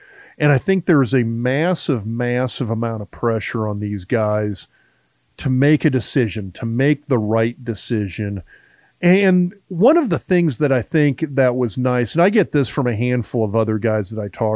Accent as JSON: {"language": "English", "town": "Lincoln", "region": "Nebraska", "country": "United States", "tie": "born or raised there", "said": "I grew up in Lincoln, Nebraska. And at that time period, it was a different place."}